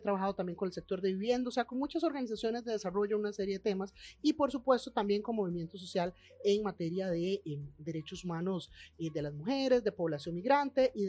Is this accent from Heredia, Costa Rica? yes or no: yes; Heredia, Costa Rica; Mi papá es oriundo de la región de Punta Arenas, de la zona sur. Mi mamá es herediana. Yo crecí en Heredia y todavía viven mis papás en Mercedes Norte de Heredia.